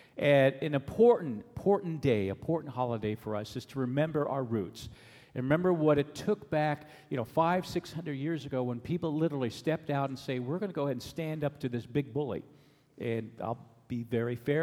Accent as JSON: {"language": "English", "country": "Germany", "tie": "born or raised there", "said": "And I grew up in Germany, so Germany was not a nation for me. It was my place, plus the USA."}